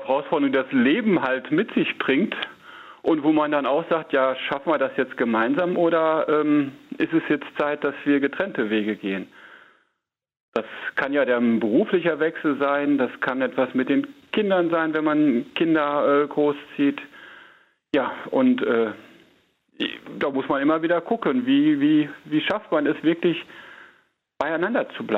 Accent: North Rhine-Westphalia, Germany; born there; Also der Münsterländer, ich bin gebürtig aus Münsterland

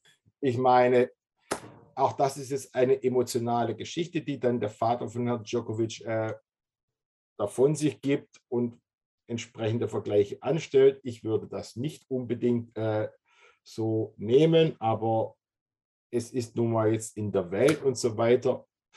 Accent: Australia; wir verstehen uns einerseits als Australier, aber wir haben immer 2 Herzen in unserer Brust

